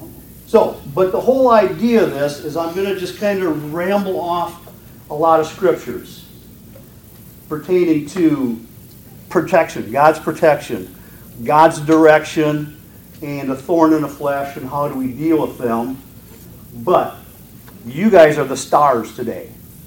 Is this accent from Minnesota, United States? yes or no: yes; Minnesota, United States; accent: Minnesotan; I start speaking my native language, Minnesotan